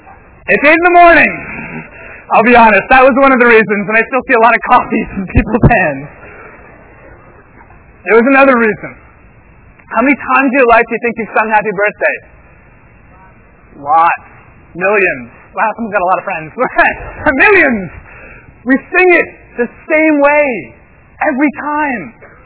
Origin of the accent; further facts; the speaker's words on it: Thornhill, Ontario, Canada; I grew up in Thornhill, a little bit north of here in Toronto, city of Vaughan.